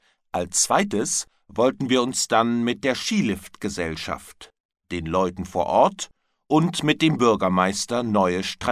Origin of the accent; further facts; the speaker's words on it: Northern Germany, Germany; now in Stuttgart, Germany; Ich komme aus Norddeutschland, wohne aber seit fast 20 Jahren in Stuttgart.